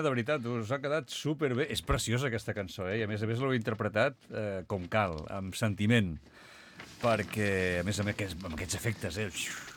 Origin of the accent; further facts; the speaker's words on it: Vilafranca del Penedès, Catalonia, Spain; also born or lived in Barcelona; Jo també sóc nascut a Barcelona, I vaig viure fins als 8 anys, però sóc vilafranquí.